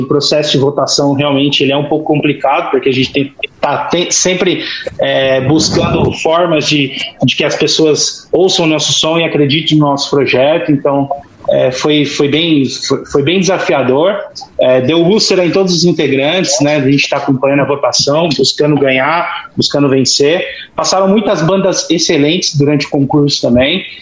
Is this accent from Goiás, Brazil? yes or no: no; São Paulo, Brazil; Eu sou do interior de São Paulo, então, assim, é um festival mais próximo que tinha da minha região antes de mudar pra São Paulo